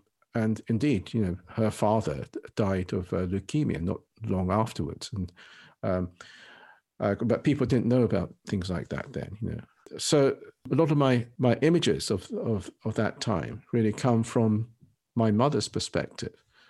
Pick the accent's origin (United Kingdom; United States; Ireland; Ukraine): United Kingdom; England; when I was a child and all the time I was growing up in England.